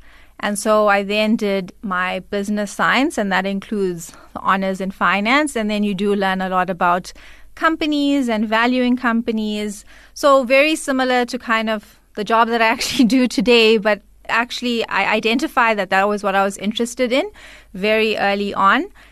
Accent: Durban, KwaZulu-Natal, South Africa; So I grew up in Durban and I attended Kingsway High School.

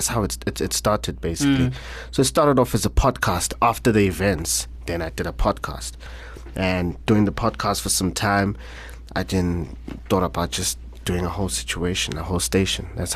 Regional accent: Soweto, Gauteng, South Africa; man, is just a normal kid from the hood, born and raised in Soweto, Orlando West, to be specific. Spent most of my life there.

